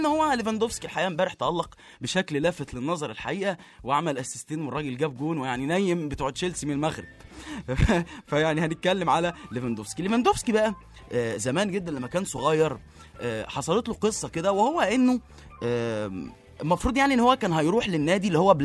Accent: Egypt; احنا ككوره مصري

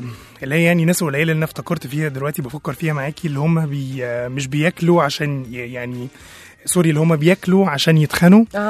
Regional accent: Cairo, Cairo Governorate, Egypt; وأنا من القاهرة بقى.

